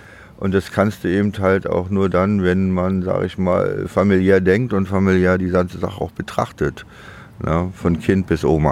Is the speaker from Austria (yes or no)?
no; Demmin, Mecklenburg-Vorpommern, Germany; also born or lived in Chemnitz; now in Düsseldorf, Germany; ich bin geboren in Demmin und aufgewachsen und habe aber 77 MacPom verlassen und bin nach Chemnitz gezogen und 81 bin ich dann nach wideren Umständen ausgewandert als Deutscher nach Deutschland, bin dann nach Düsseldorf gegangen